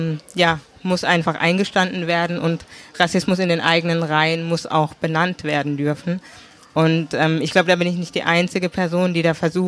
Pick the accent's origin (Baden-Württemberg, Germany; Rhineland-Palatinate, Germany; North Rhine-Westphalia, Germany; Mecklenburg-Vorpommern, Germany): Baden-Württemberg, Germany; Karlsruhe; Ich komme aus Karlsruhe, wie ich schon gesagt habe, bin Karlsruherin